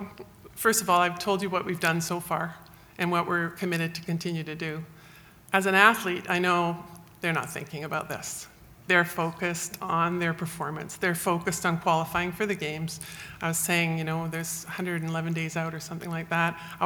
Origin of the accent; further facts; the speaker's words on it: Vancouver, British Columbia, Canada; I'm from Vancouver.